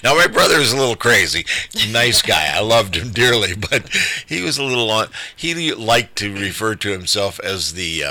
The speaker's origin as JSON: {"language": "English", "town": "South Bend", "region": "Indiana", "country": "United States", "tie": "born or raised there", "said": "Yeah, I loved growing up in South Bend. South Bend is a nice city. A lot of people didn't like South Bend because it was an industrial city."}